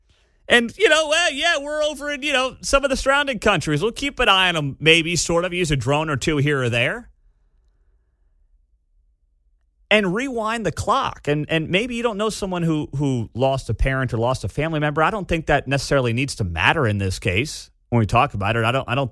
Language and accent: English; New Jersey, United States; Because growing up in New Jersey, just over the George Washington Bridge, there were certainly a handful of parents in my town who didn't come home that night.